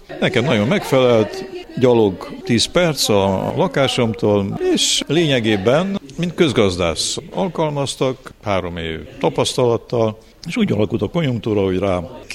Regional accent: Cluj-Napoca, Cluj County, Romania; az volt első pillanattól kezdve a vágyam, célom, hogy visszakerüljek Kolozsvára. Én kolozsvári vagyok, a család több generációs kolozsvári család

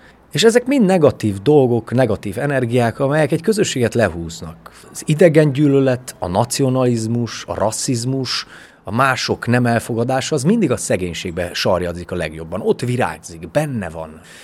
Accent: Transylvania, Romania; Erdély magyarként ezt tapasztaltuk

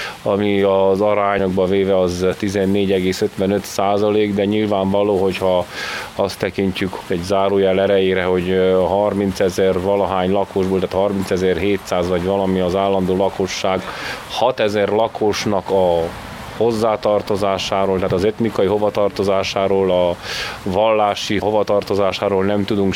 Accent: Brașov County, Romania; törzsgyökeres 7-falusi csángó vagyok a Barcaság vidékéről

